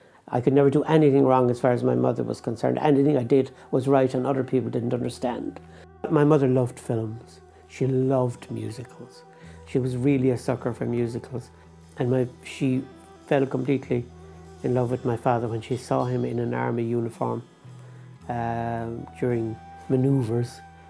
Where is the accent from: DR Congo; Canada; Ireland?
Ireland; Cappoquin, Munster; when I was growing up in Capoquin, there was a fabulous man who was our neighbour in Shanbally Terrace in Capoquin